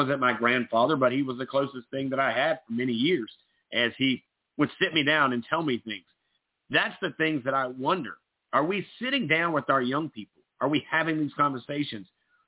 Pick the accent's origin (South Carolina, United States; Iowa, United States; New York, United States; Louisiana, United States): South Carolina, United States; Myrtle Beach; And, guys, look, I grew up in Myrtle Beach.